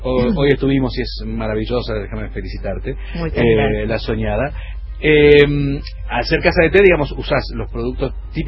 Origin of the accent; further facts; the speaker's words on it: Santa Fe, Argentina; yo vengo de Santa Fe